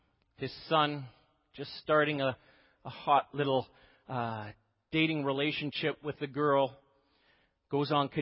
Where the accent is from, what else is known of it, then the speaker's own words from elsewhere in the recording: Oshawa, Ontario, Canada; I grew up in the Oshawa area, the city that motivates General Motors.